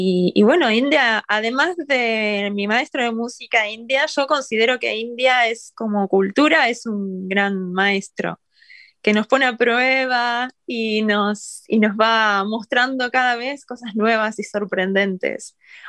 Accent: Argentina; Yo en Argentina, yo soy psicóloga en primer lugar, como tantos argentinos

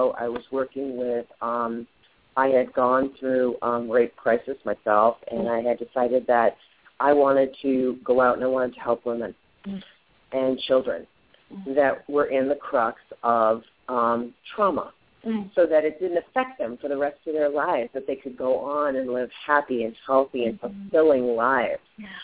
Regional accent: Boston, Massachusetts, United States; You know, I grew up in Boston under a house in Boston, Massachusetts, and somebody reached out their hand to me

